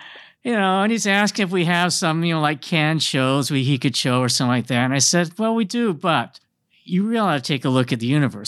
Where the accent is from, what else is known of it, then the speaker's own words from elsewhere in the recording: California, United States; I'm from California too.